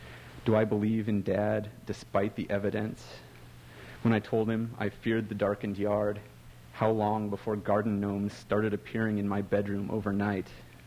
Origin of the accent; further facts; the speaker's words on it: Colorado Springs, Colorado, United States; I came here from Colorado Springs, which is, to put it nicely, a very white bread town and very homogenous. And then I live here. I live in South City, which is sort of the opposite.